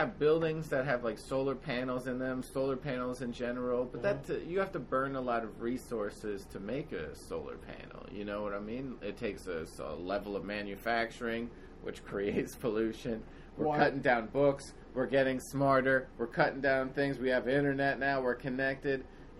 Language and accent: English; Northeast, United States; So I wonder, that makes me more of a Yankee, because I grew up in the Northeast